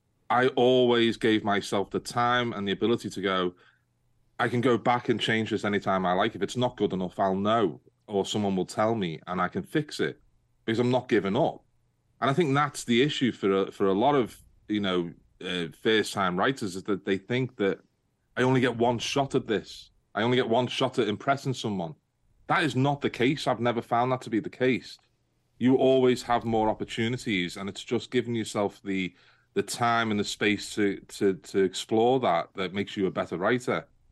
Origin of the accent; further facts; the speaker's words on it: Liverpool, North West England, United Kingdom; accent: Liverpool; It doesn't bother me that when I go to anywhere to do with publishing, that my accent is the only one you'll hear. You know, there's not many people from Liverpool.